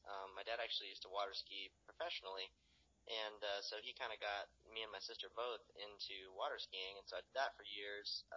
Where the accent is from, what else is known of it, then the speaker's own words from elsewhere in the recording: West Palm Beach, Florida, United States; I'm from South Florida, and people would say that South Florida isn't country, but being from West Palm, Loxahatchee's right around the corner, and I'm telling you what, it is country down here